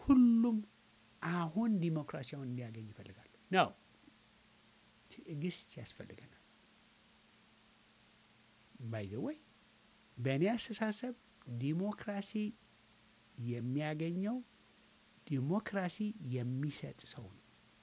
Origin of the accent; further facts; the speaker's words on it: Tigray, Ethiopia; እኔ የትግራይ ተወላጅ ነኝ፣ አገሬ ግን ኢትዮጵያ ነው።